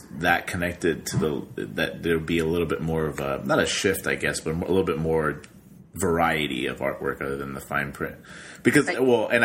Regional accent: California, United States; so he lives in North County. I grew up in North County.

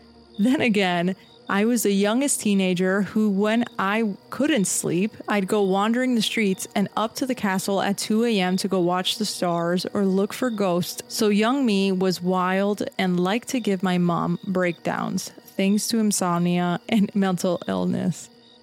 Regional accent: South East England, United Kingdom; As a kid, I grew up in this old schoolhouse towards the end of this quiet street. Now, growing up on the Isle of Wight, there is some sort of nature and history everywhere, and this was true for where we lived at the time.

